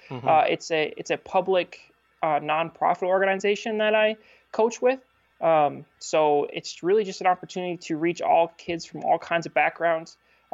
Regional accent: Marquette, Michigan, United States; I was born and raised in Marquette, Michigan. Grew up playing hockey

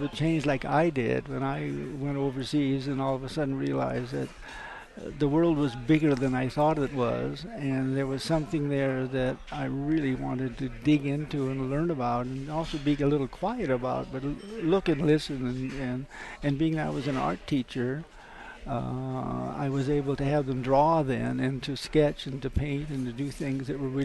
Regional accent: Pacific Northwest, United States; in that I was from the Northwest, and I was very involved with Indians up there

